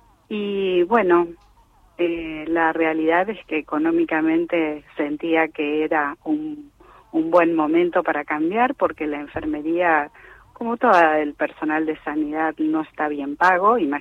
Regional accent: Villa María, Córdoba, Argentina; yo soy de Villa María, de la provincia de Córdoba. Me recibí ahí en Córdoba como enfermera profesional.

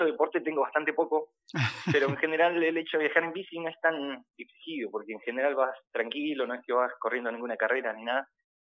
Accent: Ingeniero Jacobacci, Río Negro, Argentina; desde Buenos Aires hasta Jacobacci, que está ahí como un poco de donde soy, si es que soy de algún lugar.

